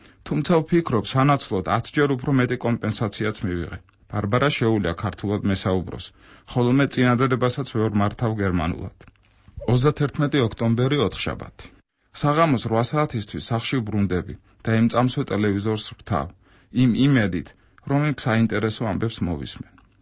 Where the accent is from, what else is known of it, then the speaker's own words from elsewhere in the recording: Rustavi, Kvemo Kartli, Georgia; now in Tbilisi, Georgia; რუსთავი ჩემი ბავშვობის ქალაქია. აქ დავიბადე და საშუალო სკოლაც აქ დავასრულე. მიუხედავად ამისა, ვერაფრით უწოდებ ამ ქალაქს მშობლიურს. არასოდეს მქონია მის მიმართ ნოსტალგიის განცდა მას შემდეგ, რაც თბილისში დავსახლდი.